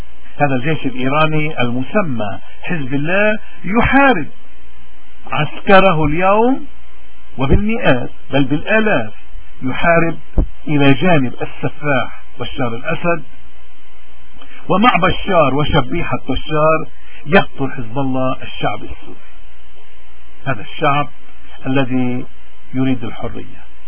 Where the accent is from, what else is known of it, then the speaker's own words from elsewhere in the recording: Lebanon; كلبنانيين مؤمنين بالحرية وبشرعة الحقوق وبكرامة الإنسان، والأهم مؤمنين بالوطن الأم لبنان